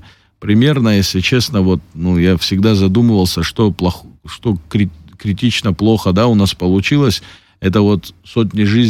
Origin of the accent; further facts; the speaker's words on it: Abkhazia, Georgia; мне 34 года, мы жили там, росли в Абхазии